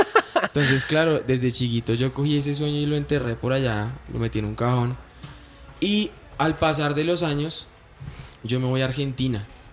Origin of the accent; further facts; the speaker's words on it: Bogotá, Colombia; soy de Bogotá, de Colombia. Tengo 22 años.